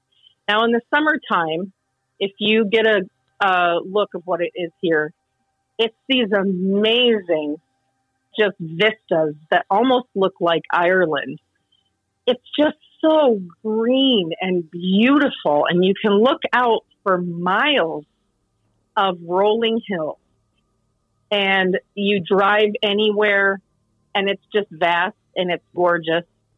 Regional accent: Guam; I'm from Guam, and my entire life, I've just wanted to go to New York City and be just like the girl from The Devil Wears Prada.

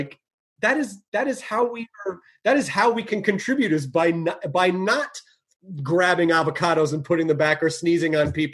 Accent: Louisville, Kentucky, United States; born there; Yeah, I was born in Louisville.

